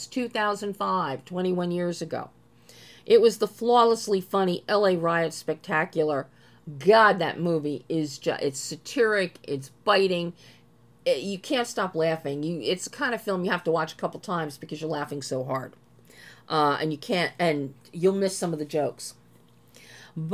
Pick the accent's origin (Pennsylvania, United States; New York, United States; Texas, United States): Pennsylvania, United States; Philadelphia; as you all know, I'm from Philly and spent my summers, vacations, my heart is at the Jersey Shore, where my grandparents built a house when I was born.